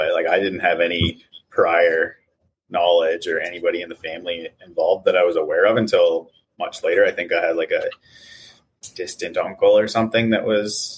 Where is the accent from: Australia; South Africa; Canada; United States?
Canada; Ottawa, Ontario; born there; My family's from Ontario. Okay. So I was born in Ottawa. So my family lives all through the Ottawa Valley. So now that I'm older, have a wife and kids